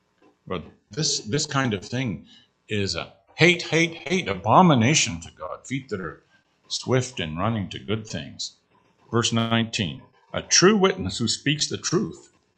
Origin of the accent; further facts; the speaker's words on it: Canada; a brother was visiting us in Canada. I'm a Canadian.